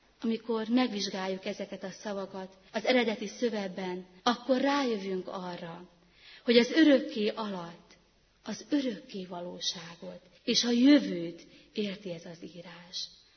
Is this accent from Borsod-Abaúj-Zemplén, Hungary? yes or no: no; Szabolcs-Szatmár-Bereg, Hungary; egy szabolcsi kis faluból egy 7 gyermekes családból származom.